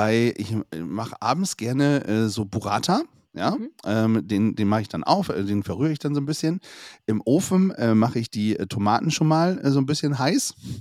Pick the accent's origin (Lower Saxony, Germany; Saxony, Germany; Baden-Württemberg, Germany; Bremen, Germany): Bremen, Germany; Bremerhaven; auch für meine Heimat, für Bremerhaven.